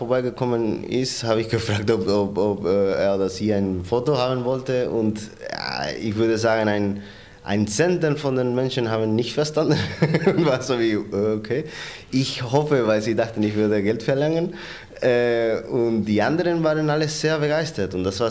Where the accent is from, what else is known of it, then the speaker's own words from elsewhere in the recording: Spain; German is a second language; now in Berlin, Germany; ich komme aus Spanien ursprünglich, wohne seit 6 Jahren in Berlin.